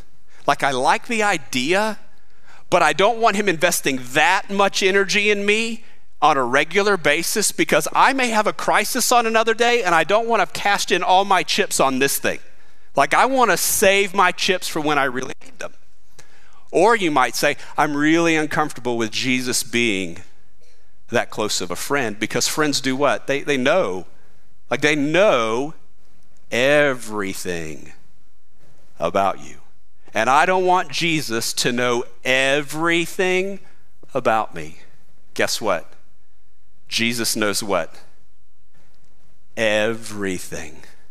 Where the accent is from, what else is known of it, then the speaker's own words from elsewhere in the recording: Orlando, Florida, United States; also born or lived in Winter Park; We had been living in Orlando, Florida. I was born in Winter Park